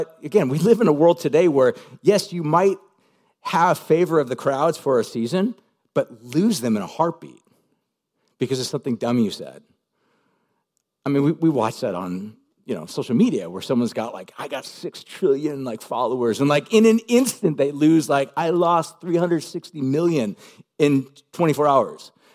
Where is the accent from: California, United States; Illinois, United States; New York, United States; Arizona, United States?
California, United States; Huntington Beach; I grew up in Huntington Beach, and I just remember thinking, like, I'm all in.